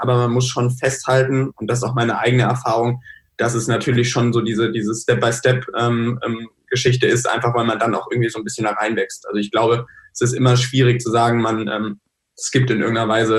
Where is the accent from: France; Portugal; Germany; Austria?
Germany; North Rhine-Westphalia; ich komme jetzt aus NRW